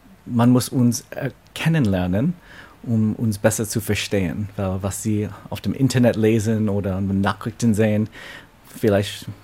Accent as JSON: {"language": "German", "region": "New York", "country": "United States", "tie": "born or raised there", "second_language": "German", "said": "Ich komme aus New York, ich will immer meine Heimatstadt lieben"}